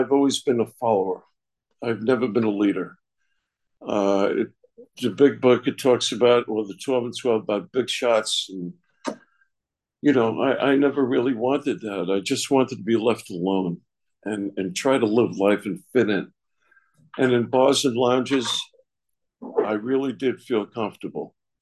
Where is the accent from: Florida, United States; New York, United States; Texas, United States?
New York, United States; I'm from the Catskill Mountains in New York State.